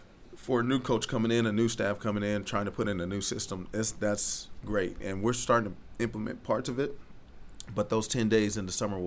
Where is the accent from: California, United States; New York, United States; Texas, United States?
California, United States; Riverside; so being born and raised in Riverside